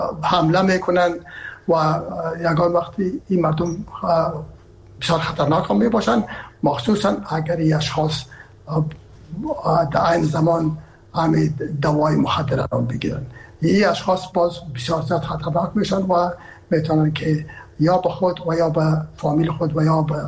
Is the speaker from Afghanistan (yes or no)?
yes; Herat, Afghanistan; ما که هستم از هرات هستم و پدر و مادر بعد هرات هستن